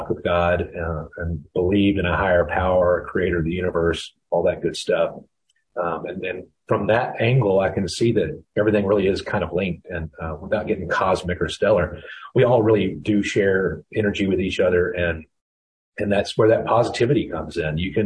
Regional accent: the South, United States; growing up in the South, we're the Bible Belt. If we're in the Bible Belt, Mississippi is the buckle, and, one of the big, big old buckle.

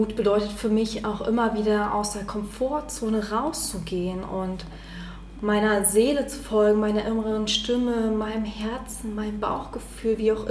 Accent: Berlin, Germany; ich komme aus Berlin

